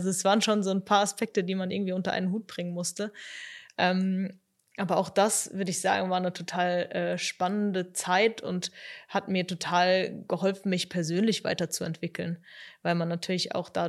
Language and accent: German; Mainz, Rhineland-Palatinate, Germany; ich komme eben auch aus Mainz, ich bin sehr, sehr heimat- und familienverbunden.